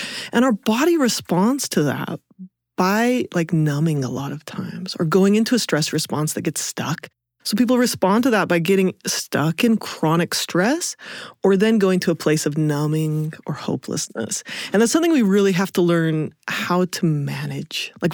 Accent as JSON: {"language": "English", "town": "Provo", "region": "Utah", "country": "United States", "said": "I was talking about, oh, you know, I'm from Provo. Where's that? Oh, it's right by Orem."}